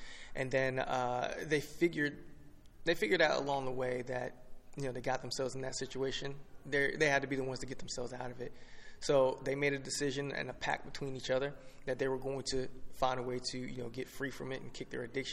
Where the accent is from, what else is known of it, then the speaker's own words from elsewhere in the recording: Jersey City, New Jersey, United States; born there; Yeah, so I was born in Jersey City. So, you know, being in that community, you know, it's a little rough